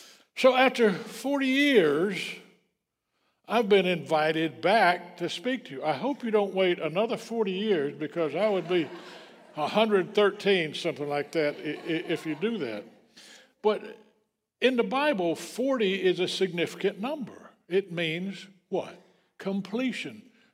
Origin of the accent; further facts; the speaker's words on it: College Park, Georgia, United States; I grew up in College Park, Georgia. That's a big, you know, it was on the edge of country then.